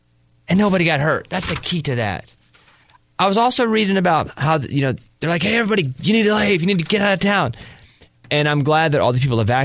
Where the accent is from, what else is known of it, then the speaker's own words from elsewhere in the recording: Arkansas, United States; me growing up in Arkansas, and we wouldn't have a hurricane, but there's something coming, a tornado, but they're quicker.